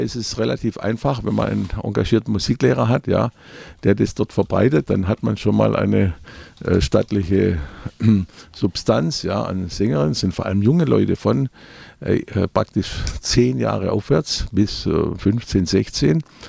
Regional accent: Germany; der 8. Mai verbindet sich natürlich für uns auch als Deutsche besonders mit der Verantwortung, was aus der Geschichte gelernt wird.

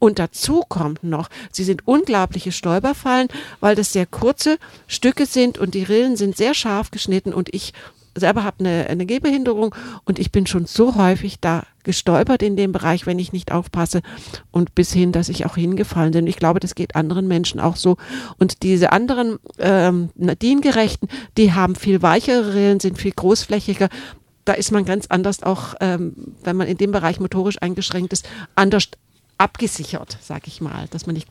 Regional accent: Tübingen, Baden-Württemberg, Germany; mir geht es immer so, wenn ich jemand erzähle, ja, ich bin aus Tübingen, viele Leute verdrehen die Augen

